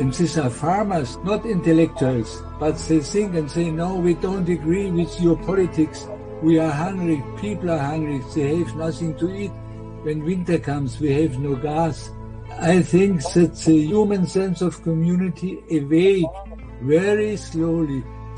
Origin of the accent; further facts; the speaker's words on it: Germany; English is a second language; I come from Germany. I was 40 years, I was a teacher in Bavaria.